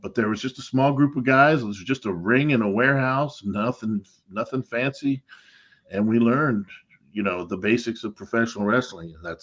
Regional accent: Miami, Florida, United States; I grew up in Miami, Florida, most of my life

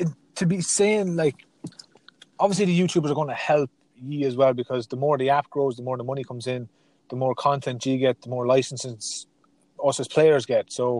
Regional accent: Ireland; I'm from Ireland, so our national league or our local league, it's subpar to say the least.

